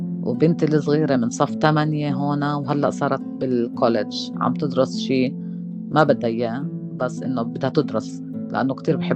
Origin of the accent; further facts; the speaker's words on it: Jerusalem, Palestine; born there; زي ما قلت لك إنه نحن الوضع طبعنا إنه أنا من مواليد القدس، فأنا ما معي لا باسبورت إسرائيلي ولا معي باسبورت فلسطيني.